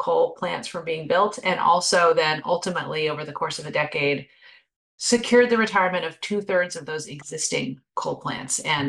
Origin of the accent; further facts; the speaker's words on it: Appalachia, United States; I grew up in Appalachia. I grew up in the Smoky Mountains